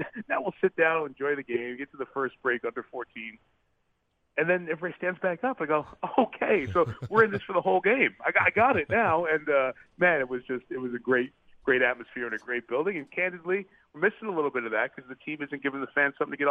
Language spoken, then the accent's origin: English; New York, United States; And I've always been a big hockey fan from growing up in New York as a kid.